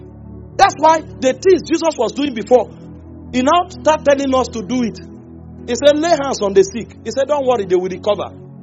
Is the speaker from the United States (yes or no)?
no; Nigeria; I love Nigeria. I'm proud and happy that I was sent through Nigeria. But I know that beyond being a Nigerian, I'm a citizen of heaven.